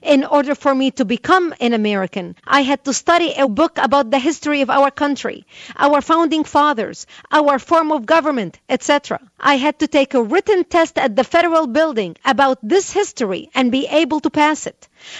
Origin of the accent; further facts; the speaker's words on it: Lebanon; now in United States; I come from Lebanon. I survived the war that tore Lebanon apart for 16 years.